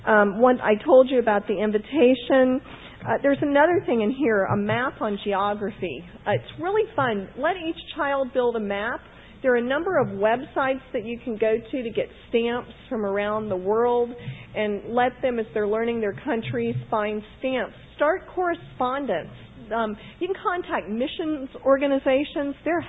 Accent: Florida, United States; I'm from Florida, and I didn't, you know, snow days, I didn't know what to do with those.

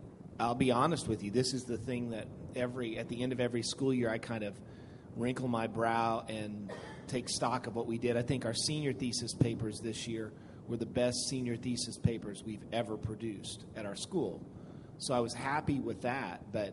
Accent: Indiana, United States; I'm from Indiana.

